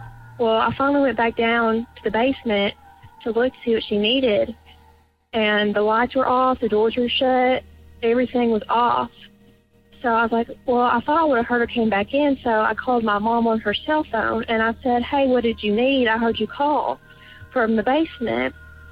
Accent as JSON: {"language": "English", "region": "Tennessee", "country": "United States", "said": "I am from Tennessee."}